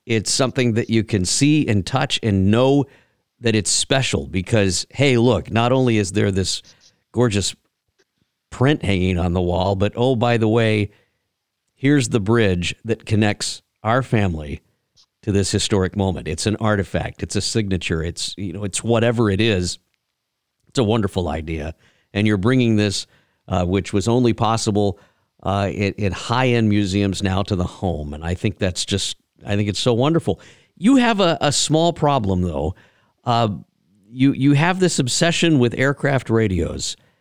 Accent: Harlingen, Texas, United States; growing up around the Commemorative Air Force down in Harlingen back in the day, Archie Donahue flew in the air show.

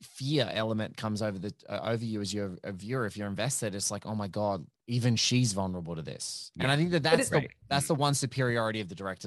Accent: Australia; accent: Australian; not the other word that you thought I might have been saying because of my Australian accent.

